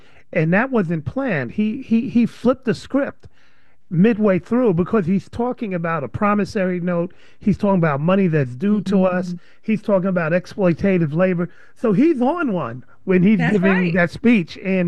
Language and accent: English; Soundview, New York, United States; this dude came from the projects, came from Marcy. I'm from Soundview. Maybe I can make it.